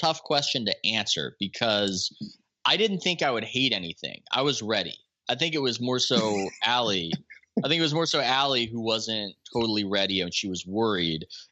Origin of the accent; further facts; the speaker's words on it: La Jolla, California, United States; when I was growing up in La Jolla, I would just hear things about what people were like there.